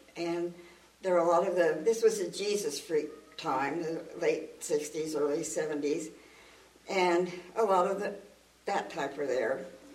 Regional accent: Kansas, United States; Then I lost my job, and I came back to Kansas, had to go back to my hometown, and I just hated it.

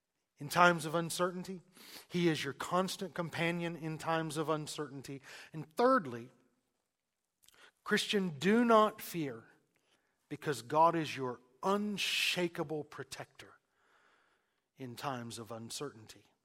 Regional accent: the South, United States; I grew up in the South.

